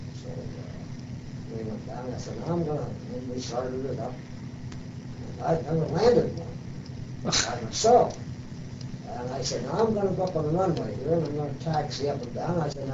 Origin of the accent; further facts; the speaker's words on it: Minerva, Ohio, United States; I was raised in Minerva, about 12 miles to the south of here.